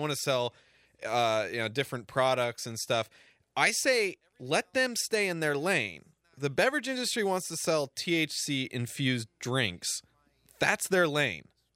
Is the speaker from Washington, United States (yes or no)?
yes; Washington, United States; When I was 14, growing up in Washington, during Prohibition, I could get quarter pounds easier than I could get a beer.